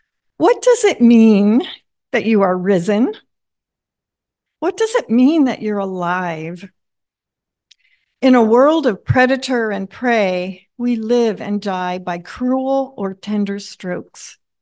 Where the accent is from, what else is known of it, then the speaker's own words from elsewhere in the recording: Ethiopia; I was born and raised in Ethiopia as a missionary kid. So after Steve and I were married, we visited my homeland.